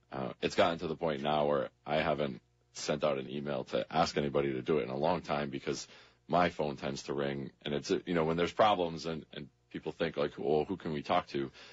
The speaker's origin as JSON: {"language": "English", "town": "Woonsocket", "region": "Rhode Island", "country": "United States", "tie": "born or raised there", "said": "I grew up in Woonsocket, Rhode Island, and I reached out to my old athletic director"}